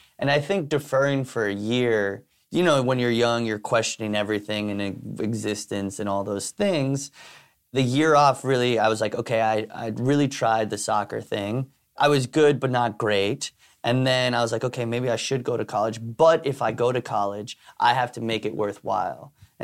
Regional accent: New York City, New York, United States; growing up in New York City, my vision of what New York City was hustling. And so like my mom coming here from Spain and trying to make it as like a artist person, and then my dad coming here from Ireland

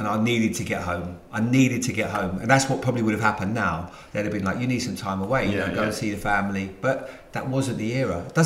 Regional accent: London, United Kingdom; you don't like me because I'm from London.

